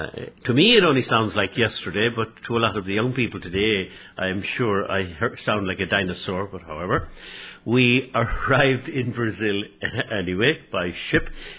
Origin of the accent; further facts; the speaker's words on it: Killarney, Munster, Ireland; also born or lived in Limerick / Cork; I am a priest from Limerick, born there, reared in Killarney, and reared a little bit further down the road in Cork City.